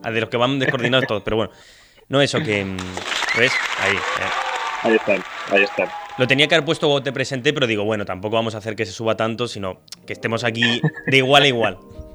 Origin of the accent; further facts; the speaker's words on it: Argentina; yo siendo argentino